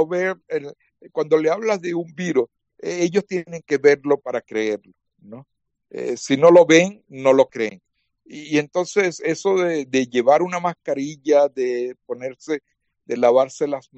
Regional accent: Caracas, Capital District, Venezuela; Soy también venezolano, sí. Yo soy de Caracas, Caracas. Mi familia viene de la frontera con Colombia, de una región llamada Táchira, pero yo nací en Caracas, mi familia emigró a Caracas, la capital.

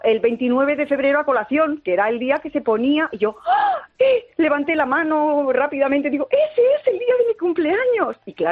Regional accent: Bilbao, Basque Country, Spain; que es en Donosti, que esto lo tengo más cerca, yo soy de Bilbao

